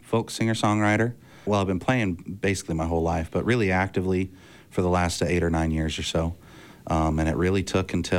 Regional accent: Tooele, Utah, United States; So I grew up in Tooele out there, way out there in Tooele.

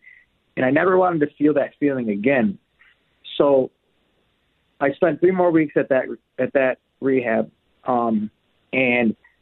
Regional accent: Syracuse, New York, United States; so I decided to go to Onondaga Community College because I'm from Syracuse.

